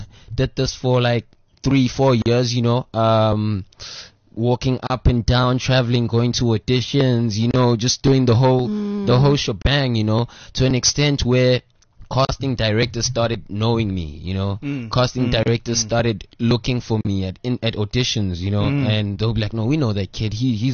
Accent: Johannesburg, Gauteng, South Africa; So, I'm a 22-year-old boy from Johannesburg, CBD. I'm a city boy. I was born in Johannesburg General Hospital, grew up in Hillbrow for the first 9 years of my life, Joubert mm-hmm. Park to be specific.

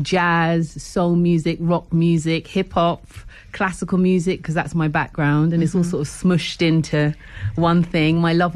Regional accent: London, United Kingdom; South Africa, I guess, as a South African culture was probably more central to me than British culture, even though I grew up in London.

